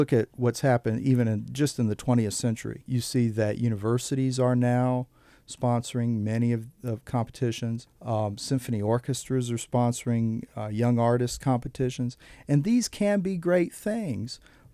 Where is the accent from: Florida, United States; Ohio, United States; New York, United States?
Florida, United States; So growing up in Central and South Florida, you know, that the Afro-Cuban music was just part of my surroundings and development as a musician.